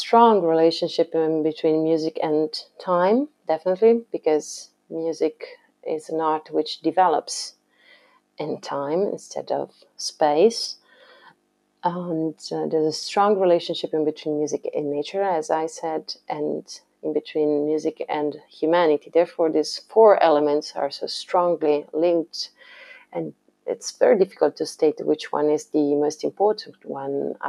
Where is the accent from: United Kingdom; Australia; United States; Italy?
Italy; Tuscany; English is a second language; there's a strong DNA related to classical music in my home place, in my hometown, and in Tuscany as well.